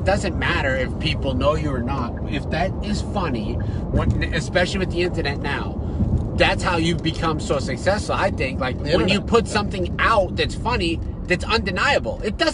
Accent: New England, United States; I'm from New England, probably my side, I'd say Patriots because a lot of people around me are New England fans.

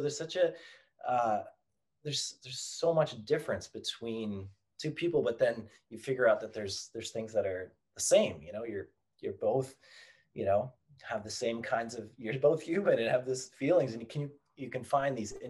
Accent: Canada; whatever I saw or experienced growing up in Canada

